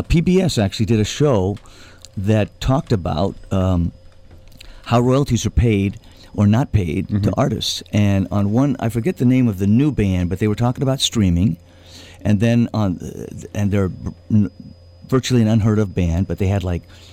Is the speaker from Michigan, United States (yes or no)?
no; Vallejo, California, United States; also born or lived in Nevada; We lived in Nevada for about 20 years, and of course, I was raised in Vallejo, so, you know, Bay Area roots are strong for me